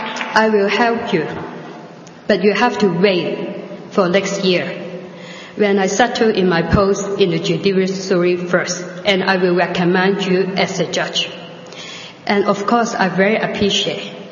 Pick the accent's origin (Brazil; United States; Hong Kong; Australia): Hong Kong; She asked me where I come from. I said to her, "I come from Hong Kong."